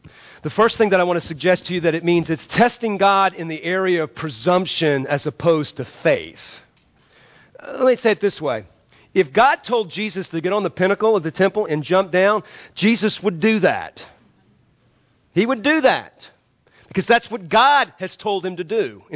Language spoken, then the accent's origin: English; New Orleans, Louisiana, United States; I mean, I know a little bit about this growing up in New Orleans when hurricanes come through and there's no water.